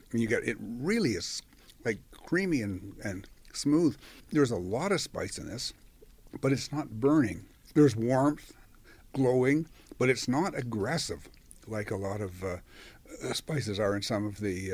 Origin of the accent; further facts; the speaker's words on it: Ontario, Canada; I'm from Ontario, and quite honestly, I don't follow the prices everywhere.